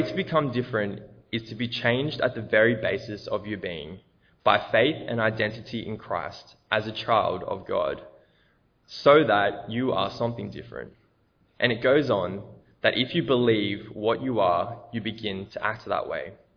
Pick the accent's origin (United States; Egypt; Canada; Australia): Australia; I'm not going to become Brazilian, I'm Australian.